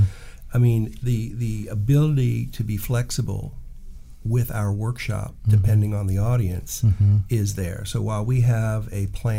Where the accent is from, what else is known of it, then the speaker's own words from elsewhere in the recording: Miami, Florida, United States; now in Tallahassee, United States; between where I grew up in Miami and where my then wife grew up in Milton.